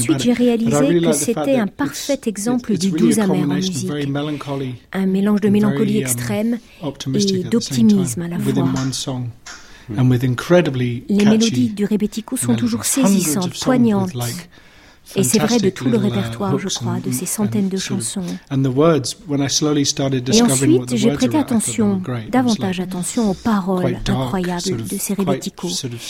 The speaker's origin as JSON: {"language": "French", "region": "England", "country": "United Kingdom", "tie": "born or raised there", "also_born_or_lived": "Cyprus", "second_language": "French", "said": "Il faut dire que je suis chypriote, mais que j'ai grandi en Angleterre"}